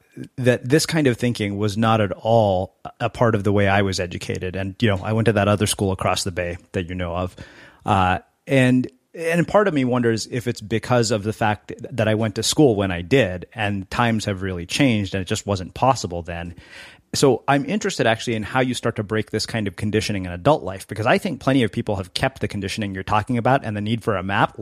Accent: India; I mean, I come from a culture, being Indian, where that whole fear of failure has been ingrained into me

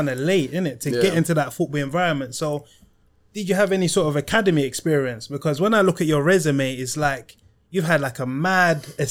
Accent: Peckham, London, United Kingdom; So, like, growing up in Peckham, how was it? Because when we were growing up, bro, it was peak. Obviously, like, in terms of, like, you know, the road stuff, you see stuff around you. And obviously, we're going to school in Peckham, you hear.

